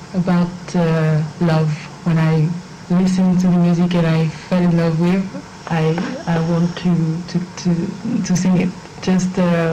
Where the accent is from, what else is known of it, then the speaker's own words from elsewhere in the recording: Guadeloupe, France; moved away as an adult; now in Paris, France; I was born in Paris, but I was three years old when I moved in Guadeloupe, and I spend all my young in Guadeloupe, and I come back to Paris. I came back to Paris in 2006 for study.